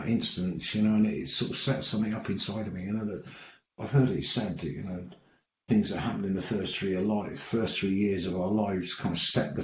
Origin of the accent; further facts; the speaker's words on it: Birkenhead, North West England, United Kingdom; also born or lived in Liverpool; When I was born in Liverpool. I was brought up the first early days of my life in a place called Birkenhead, which is across the river, just across the Mersey.